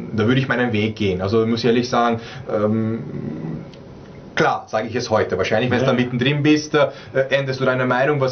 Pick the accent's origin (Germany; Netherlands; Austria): Austria; als Österreicher, als österreichischer Nationalteamspieler